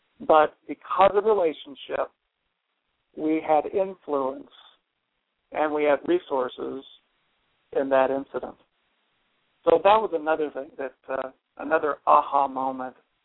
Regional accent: Glendale, Arizona, United States; I grew up in Glendale and went to Alhambra High School and also Grand Canyon College. So I'm kind of a West Side guy

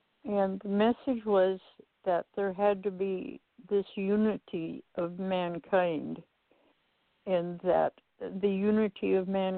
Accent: Sitka, Alaska, United States; I'm from the Tlingit tribe in Sitka, Alaska. I'm Kogwantan, which means eagle wolf clan

